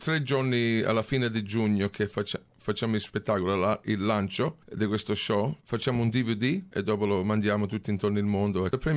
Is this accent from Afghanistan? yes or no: no; Adelaide, South Australia, Australia; È perché io ero nato in Adelaide, cresciuto lì.